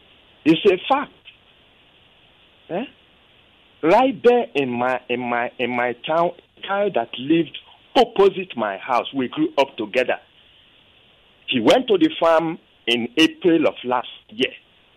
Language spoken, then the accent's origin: English; Delta, Nigeria; I'm from Delta State.